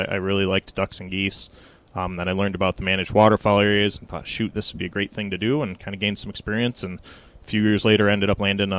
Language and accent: English; Algonac, Michigan, United States; I grew up here in Algonac, and there's so many opportunities to get out and do things that it's really easy to get kind of fall in love with it.